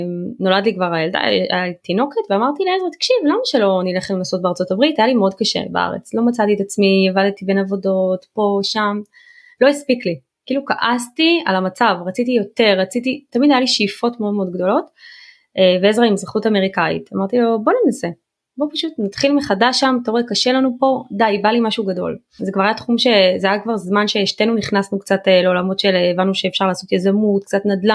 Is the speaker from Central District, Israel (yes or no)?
yes; Bnei Brak, Central District, Israel; also born or lived in Safed; אני נולדתי בצפת, אוקיי, בארץ, עברנו בגיל 10 לבני ברק למרכז